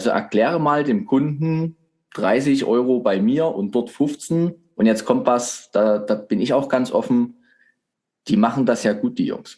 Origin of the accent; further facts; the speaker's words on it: Dresden, Saxony, Germany; born there; ich bin ja geborener Dresdner.